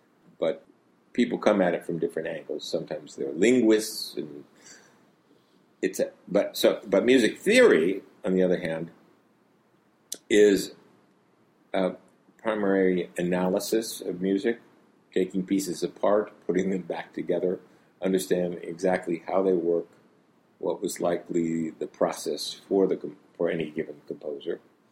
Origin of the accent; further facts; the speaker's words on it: Troy, New York, United States; I grew up in Troy.